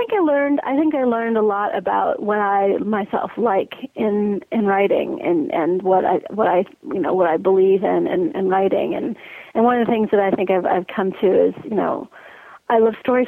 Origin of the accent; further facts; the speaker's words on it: California, United States; I mean, I grew up in the Bay Area and in Silicon Valley, and then I went to Berkeley for college